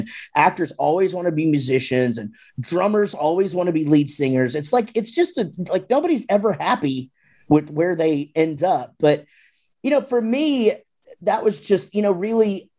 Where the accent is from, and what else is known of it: Wichita Falls, Texas, United States